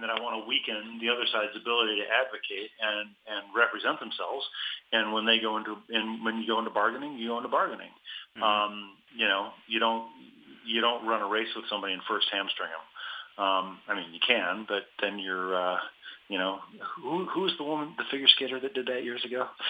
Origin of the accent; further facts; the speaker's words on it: Grand Rapids, Michigan, United States; in my hometown of Grand Rapids.